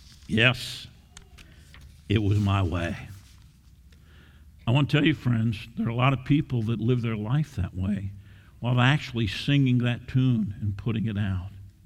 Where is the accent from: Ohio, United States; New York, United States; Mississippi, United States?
New York, United States; I grew up in the Triple Cities in New York where IBM started.